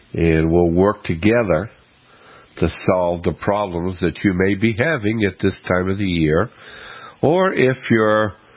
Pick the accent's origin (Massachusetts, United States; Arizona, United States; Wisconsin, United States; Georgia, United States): Massachusetts, United States; Boston; And being from my hometown of Boston, WBOQ 104.9 FM is now part of our family